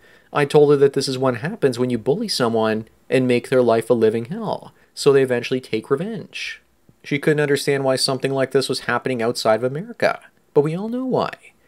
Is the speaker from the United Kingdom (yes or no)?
no; Canada; Growing up in Canada, I went to school with Estella Warren, the actress and model